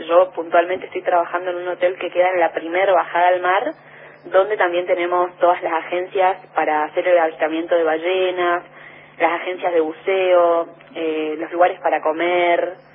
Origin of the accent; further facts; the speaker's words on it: Corrientes, Argentina; also born or lived in Buenos Aires; now in Puerto Pirámides, Argentina; Soy de Corrientes.